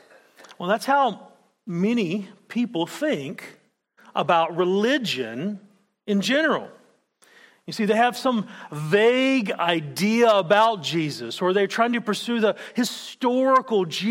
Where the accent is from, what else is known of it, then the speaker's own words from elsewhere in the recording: Adelaide, South Australia, Australia; accent: Australian; As you can hear, my accent is a little different than probably what you're used to. It's because I'm from Adelaide and we were free colony.